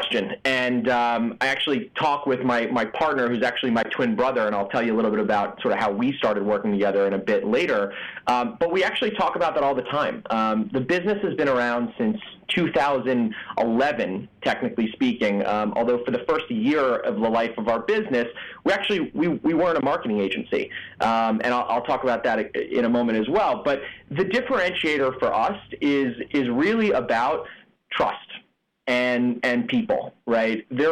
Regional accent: New York City, New York, United States; We actually launched a DJ business in New York City. We grew up here in Manhattan, where we're located today.

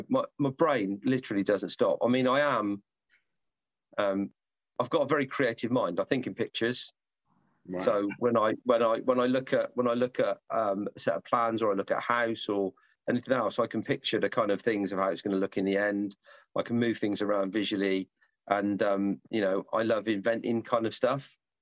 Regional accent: Ireland; He takes the piss of the Catholic religion, and as an Irishman, you know, it's actually really funny.

